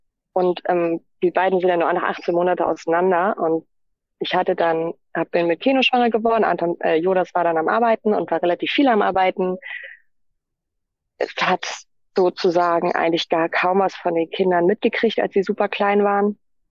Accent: Germany; Wir sind ja Deutsche, wir haben unseren Reisepass.

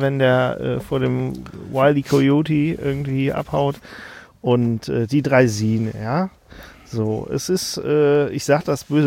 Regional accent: Bavaria, Germany; No, ich bin aus Franken.

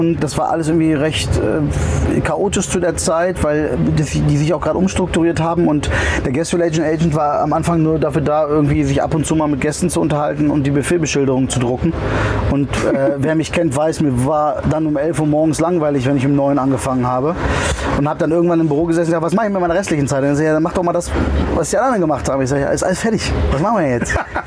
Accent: Nieheim, North Rhine-Westphalia, Germany; also born or lived in Steinheim / Cologne / Hanover; ich bin von quasi von Nieheim, wie das Dörfchen heißt, bin ich nach Köln.

